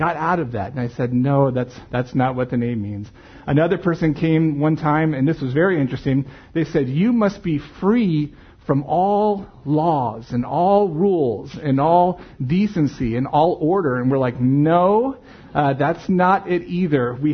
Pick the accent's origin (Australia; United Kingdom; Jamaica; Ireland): Jamaica; I'm from Jamaica.